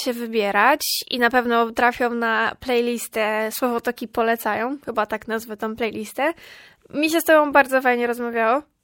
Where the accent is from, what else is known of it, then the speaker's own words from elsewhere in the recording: Olsztyn, Warmian-Masurian Voivodeship, Poland; Ja jestem z Olsztyna. Jak coś jest poza Olsztynem, to jest poza Olsztynem.